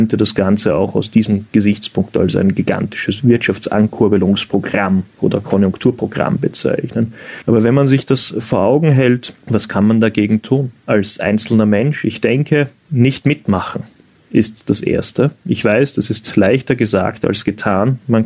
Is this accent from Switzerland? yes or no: no; Austria; soll ich als Österreicher einem Deutschen etwas über historische Schulden erklären?